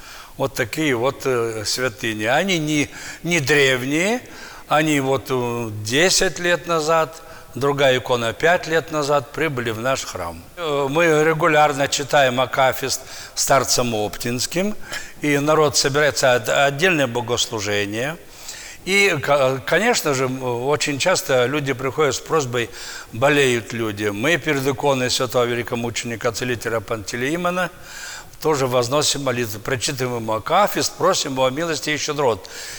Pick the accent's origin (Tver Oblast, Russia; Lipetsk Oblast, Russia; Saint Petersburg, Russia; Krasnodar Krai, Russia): Krasnodar Krai, Russia; Мы, кубанцы, особенно кубанцы, прославляют